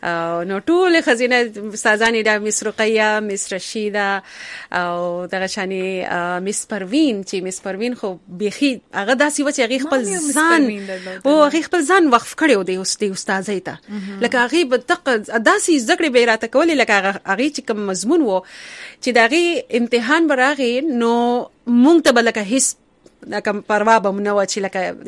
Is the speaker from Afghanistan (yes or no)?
no; Karachi, Sindh, Pakistan; نو زه چې په کراچۍ کې ښار کې پیدا لوي شم